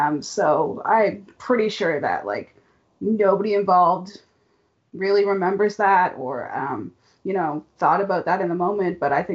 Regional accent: Canada; I loved it as a Canadian who is not a fan of the Blue Jays, and in fact a fan of a rival of the Blue Jays.

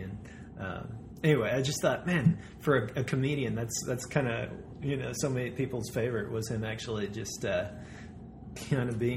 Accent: Colorado, United States; I grew up in Colorado, which is a lot more post-Christian, post-Christendom than a lot of places in the U.S.

